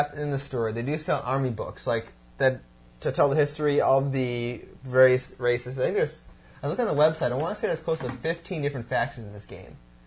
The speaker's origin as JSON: {"language": "English", "region": "England", "country": "United Kingdom", "said": "I'm about as English as they come."}